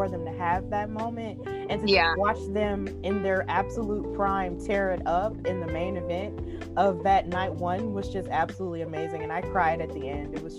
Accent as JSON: {"language": "English", "town": "Birmingham", "region": "Alabama", "country": "United States", "said": "Yes, I am. I'm from Birmingham."}